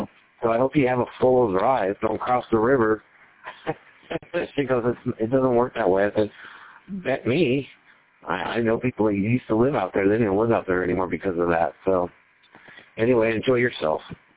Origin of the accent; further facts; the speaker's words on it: California, United States; And she goes, "Well, where are you originally from?" I said, "California, Southern California, where I would love